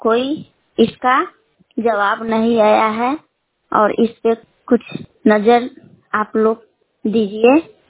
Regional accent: Bihar, India; मैं झिटकाही पंचायत के रहने वाली हूँ और पोस्ट महारथा थाना काटी जिला मुजफ्फरपुर के निवासी हूँ। मैं एक गरीब परिवार से हूँ

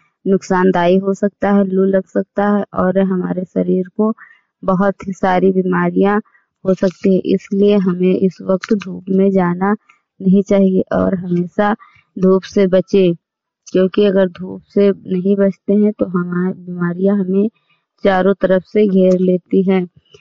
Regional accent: Hariharpur, Uttar Pradesh, India; मैं हरिहरपुर गांव जिला सरावस्ती के रहने वाली हूँ।

